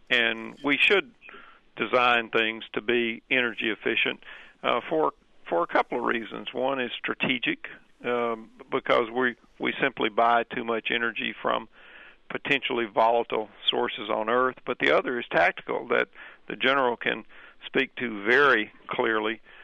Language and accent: English; Mississippi, United States; It was built in my home state of Mississippi